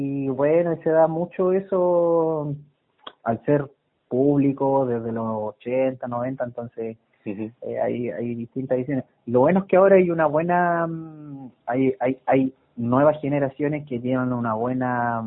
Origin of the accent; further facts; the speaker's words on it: Purén, Araucanía, Chile; yo vengo de Purén, de allá son mis padres y mi familia, paterna y materna, y bueno, mi padre … mi madre